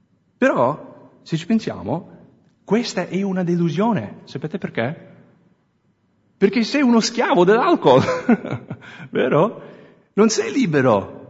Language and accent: Italian; United States; Italian is a second language; now in Italy; Se non avete sentito il mio accento, sono americano. E per noi americani la libertà è quasi più importante dell'ossigeno, vero?